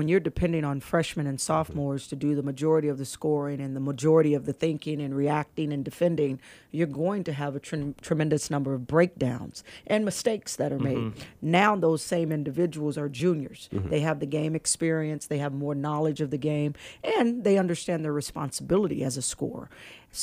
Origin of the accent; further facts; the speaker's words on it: San Diego, California, United States; also born or lived in Dallas, Texas; I'm originally from Dallas, Texas. I was born in Dallas but raised in San Diego, so I had the opportunity to say come back home.